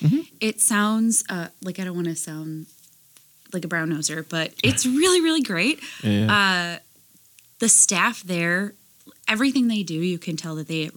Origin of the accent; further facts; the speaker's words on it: Chicago, Illinois, United States; Well, I'm originally from Chicago.